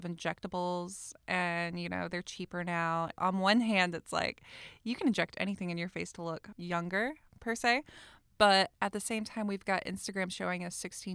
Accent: the South, United States; accent: Southern; I don't want to leave you guys alone here with just me and my repressed Southern accent this entire time

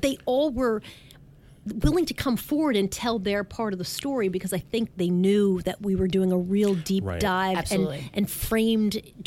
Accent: New York, United States; I grew up in Long Island.

